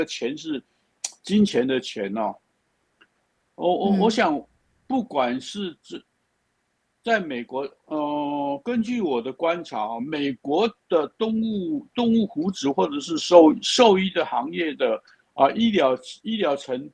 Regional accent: Pingtung County, Taiwan; now in Taipei, Taiwan; 所以才从我家乡在屏东哈，所以才从屏东跑到台北来开业

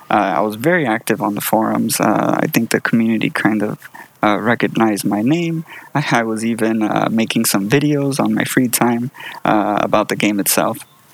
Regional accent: Miami, Florida, United States; And I'm from South Florida, Miami, living there at the time.

